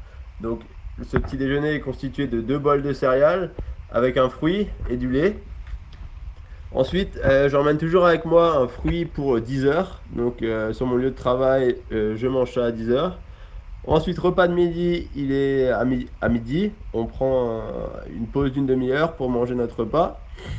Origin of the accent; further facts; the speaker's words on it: Grand Est, France; j'ai 25 ans, je suis alsacien